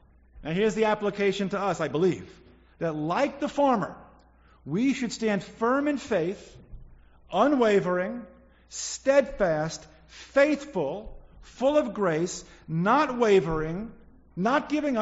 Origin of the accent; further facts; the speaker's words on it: Queens, New York, United States; Born and raised in Queens, not a lot of farms in Queens.